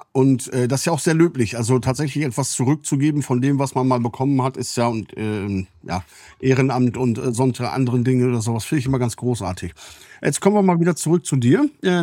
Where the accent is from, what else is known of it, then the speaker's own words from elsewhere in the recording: Lower Saxony, Germany; Ich komme aus Ostfriesland